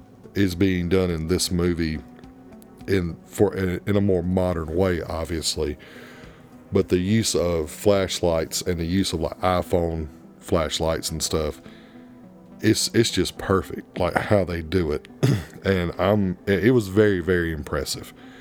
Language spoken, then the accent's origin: English; South Carolina, United States; which I'm from South Carolina. I don't live in big cities